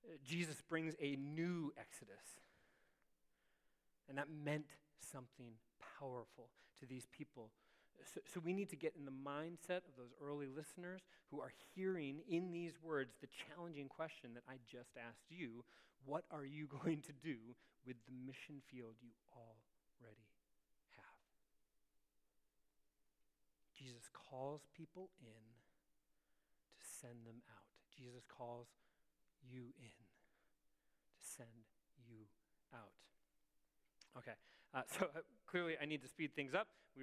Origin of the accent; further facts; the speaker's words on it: Chicago, Illinois, United States; I grew up in the city of Chicago, and there was a group of, I grew up in a very Korean neighborhood